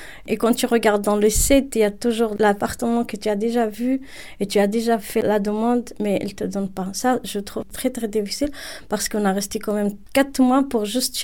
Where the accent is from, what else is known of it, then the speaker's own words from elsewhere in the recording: Morocco; French is a second language; moved away; j'ai de la chance de parler un peu le français. Donc, c'était facile pour moi un peu d'intégrer. Et quand je viens de Maroc aussi, c'est un pays un peu ouvert aussi.